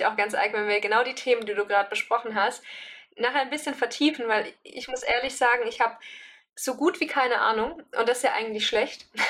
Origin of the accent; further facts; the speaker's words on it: Baden-Württemberg, Germany; Ich komme ja aus Baden und gerade in Stuttgart.